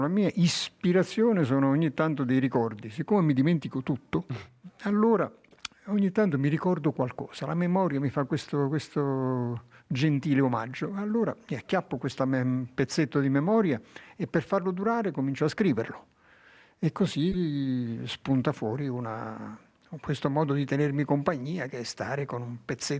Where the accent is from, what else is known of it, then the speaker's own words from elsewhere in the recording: Naples, Campania, Italy; born there; Sì, sono nato a Napoli. La mia prima montagna è il Vesuvio, che pure ho salito perché mio padre mi ci ha portato un giorno d'inverno.